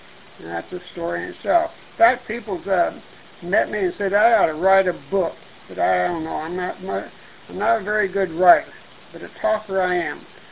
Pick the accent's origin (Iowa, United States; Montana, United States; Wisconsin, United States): Iowa, United States; now in Florida, United States; Even though I'm from Iowa originally, been down here in Florida several years, since about May of 66